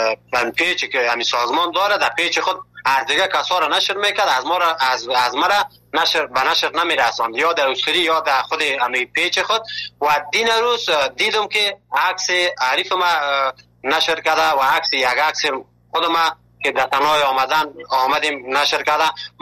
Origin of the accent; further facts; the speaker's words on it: Afghanistan; now in Malatya, Turkey; ما که اول که از افغانستان آمدیم در یک جای یک شار مالاتیا